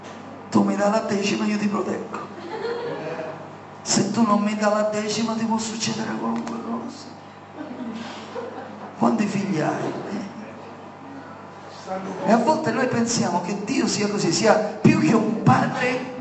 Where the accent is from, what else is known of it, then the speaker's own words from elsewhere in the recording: Sicily, Italy; Vedete, io vengo dalla Sicilia, c'è la cultura del pizzo.